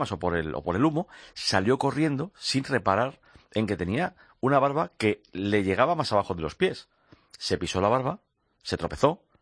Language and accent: Spanish; Spain; somos españoles